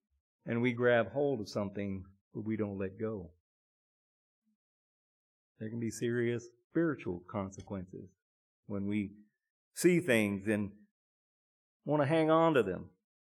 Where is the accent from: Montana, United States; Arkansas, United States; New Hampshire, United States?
Arkansas, United States; when I was a kid growing up in Arkansas, we used to ride in the back of a pickup.